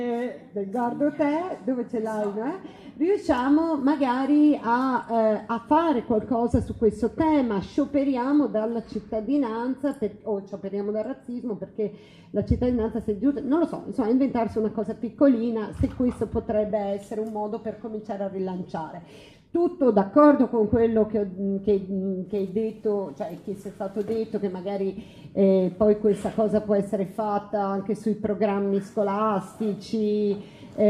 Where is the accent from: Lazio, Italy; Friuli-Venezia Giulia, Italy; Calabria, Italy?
Friuli-Venezia Giulia, Italy; essendo io una friulana pratica